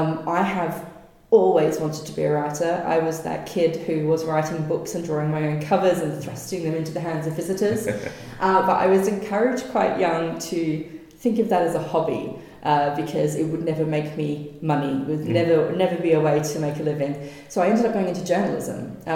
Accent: Adelaide, South Australia, Australia; I grew up in Adelaide in the 80s. I was born in the late 70s. So I was very much in the 80s and 90s growing up.

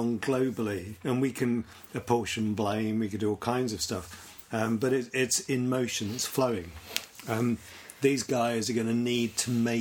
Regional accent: United Kingdom; And one of the things about being British is the British Reserve has always been to be the reasonable chaps.

